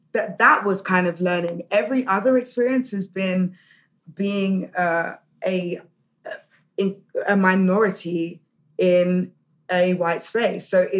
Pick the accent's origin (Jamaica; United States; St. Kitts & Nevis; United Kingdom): United Kingdom; I'm like that, and I'm British